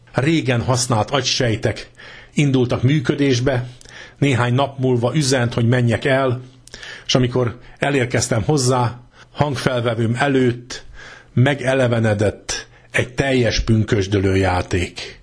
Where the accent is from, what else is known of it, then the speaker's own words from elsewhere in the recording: Újkígyós, Békés, Hungary; born there; Szülőfalum Újkígyós, szögedi kirajzás, a szögedi nemzet része, talán legészakibb szigete.